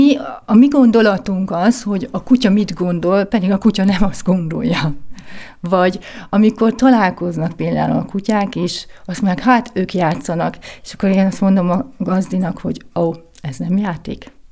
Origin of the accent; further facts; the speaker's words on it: Zalaegerszeg, Zala, Hungary; now in Vienna, Austria; Bécsben élek, Zalaegerszegen nőttem fel